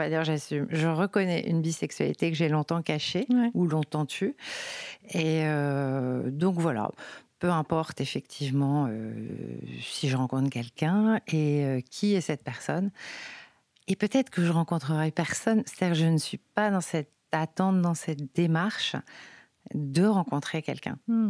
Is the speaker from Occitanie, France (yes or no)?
no; Paris, Île-de-France, France; Alors, je viens de Paris, je suis née à Paris intramuros et j'ai toujours habité Paris intramuros.